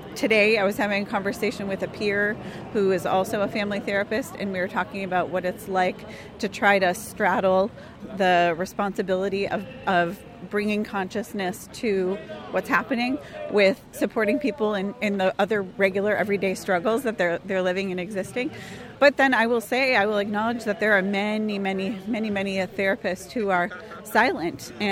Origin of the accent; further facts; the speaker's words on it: Wisconsin, United States; So I'm Italian and Irish American, ethnically, but I'm from Wisconsin, and I am a marriage and family therapist by training.